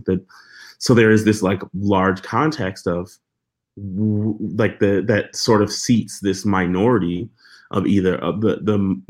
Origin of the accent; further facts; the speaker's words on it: Rochester, New York, United States; I'm like, oh yeah, I'm from Rochester, New York.